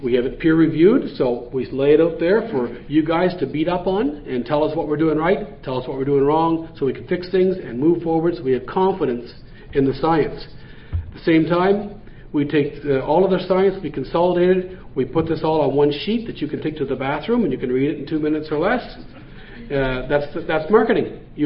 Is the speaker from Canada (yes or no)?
yes; Canada; now in United States; I'm from Canada. So, but number two, my grandmother was a senator in Canada.